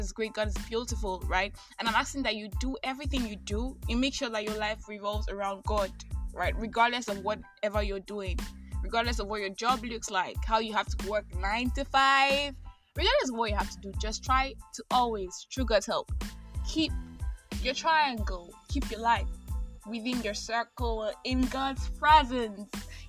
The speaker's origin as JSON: {"language": "English", "country": "Nigeria", "said": "Okay, guys, I am that Nigerian Christian alcoholic. I'm 22. I'm a final year law student, and I am excited."}